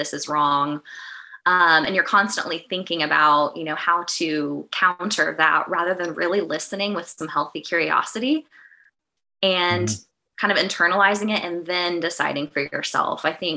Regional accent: Springdale, Arkansas, United States; but I grew up in Northwest Arkansas, a little town called Springdale.

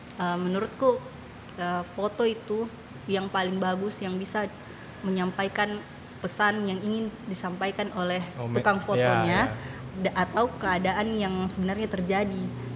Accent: Central Sulawesi, Indonesia; accent: Palu

